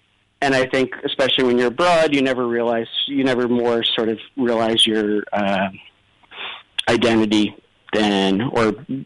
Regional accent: United States; And I said, listen, I'm American.

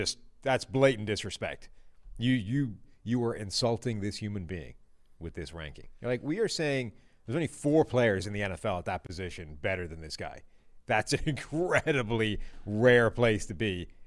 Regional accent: Ireland; I mean, I'm okay because I'm Irish and therefore...

